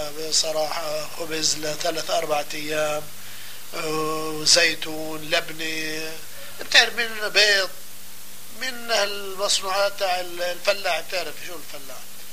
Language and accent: Arabic; Safsaf, Palestine; born there; دعيك من مواليد 1930 في قرية الصفصاف. الصفصاف الحقيقة تقع في قرب أعلى جبل في فلسطين اللي هو جبل الجرمق. والصفصاف طبعا زي ما بتعرف هي من قضاء صفد.